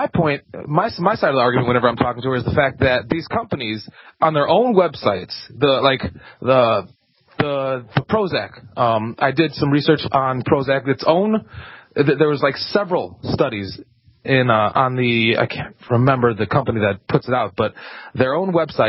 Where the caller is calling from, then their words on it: Aurora, Illinois, United States; I'm calling from Aurora, Illinois.